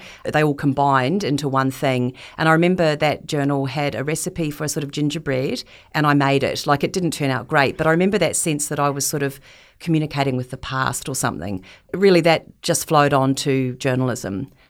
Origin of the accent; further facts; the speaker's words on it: New Plymouth, Taranaki, New Zealand; I grew up in New Zealand and we lived in a place called New Plymouth.